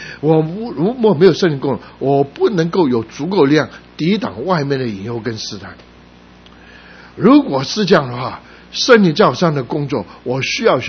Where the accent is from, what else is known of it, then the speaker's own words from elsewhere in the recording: Taiwan; 我是台湾的也是广东人